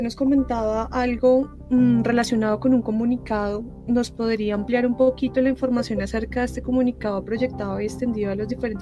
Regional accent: Colombia; todo el apoyo que nosotros como colombianos podamos tener

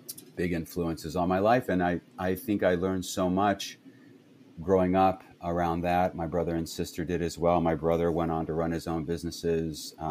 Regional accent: Maryland, United States; also born or lived in Indiana; Early on with my dad's family in Indiana, and then a little bit later on with my mom's family in Maryland.

